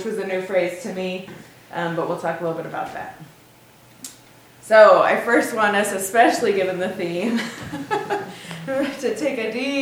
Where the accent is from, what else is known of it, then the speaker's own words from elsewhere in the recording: Tacoma, Washington, United States; I use she, her pronouns, and I come from Tacoma, Washington.